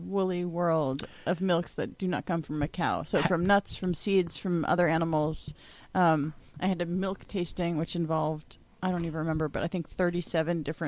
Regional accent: New York, United States; No, I'm from New York, but I cooked out there for about 2 years.

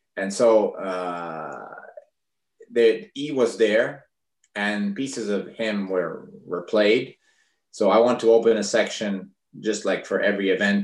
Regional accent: Viareggio, Tuscany, Italy; now in Tallinn, Estonia; when I go to Tuscany, I go to Viareggio. That's where my hometown, where I was born. And it's a nice town near the sea, used to be like a resort town, let's say.

